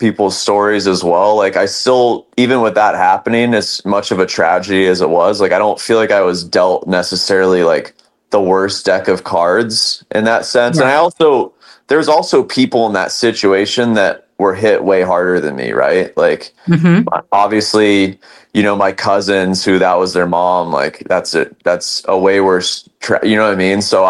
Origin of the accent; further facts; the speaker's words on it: Los Angeles, California, United States; you know, I'm from LA. I grew up like in the Venice Beach area.